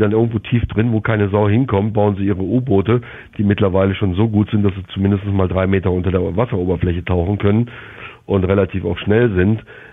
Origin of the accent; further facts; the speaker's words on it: Germany; moved away as an adult; now in Jamaica; Also ich bin Deutscher, ja, und ich war auch 4 Jahre beim Militär